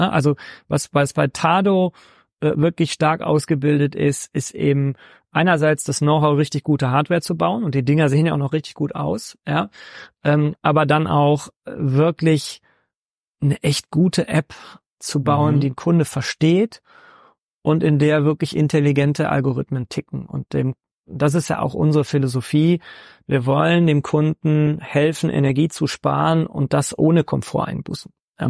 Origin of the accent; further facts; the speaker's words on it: Rhineland, Germany; now in Munich, Germany; ich bin Rheinländer, ja, und ich habe meine Heimat eigentlich auch woanders, aber in München kann man schon ganz gut leben.